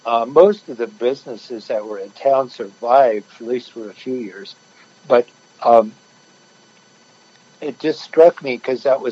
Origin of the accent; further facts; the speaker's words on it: Claremont, California, United States; When I was growing up in Claremont, it was in the mid to late 50s, the 60s, and it was basically a college town and a citrus town.